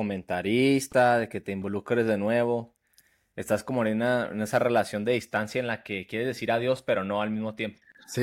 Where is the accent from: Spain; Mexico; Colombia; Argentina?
Mexico; Chihuahua; Y hablando me dice, oye, ¿y de qué parte de México eres? Y yo, no, pues que de Chihuahua.